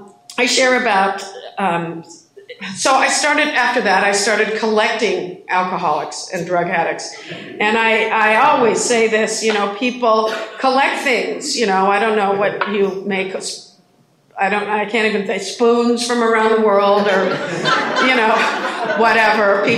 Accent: Van Nuys, California, United States; and I was raised in Van Nuys

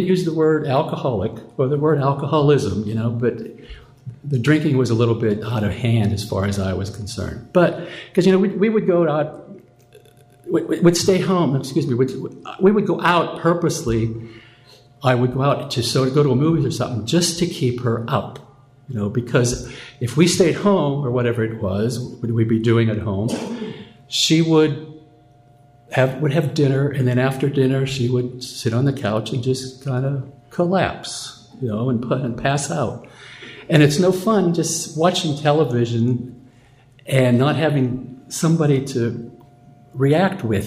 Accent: Pennsylvania, United States; My brother is from, I'm from Pennsylvania.

